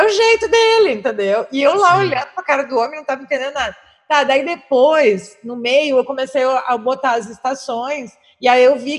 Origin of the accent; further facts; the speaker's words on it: Brazil; Eu já sou brasileira, não entendo, né? Não falo um inglês assim, não sou americana, né?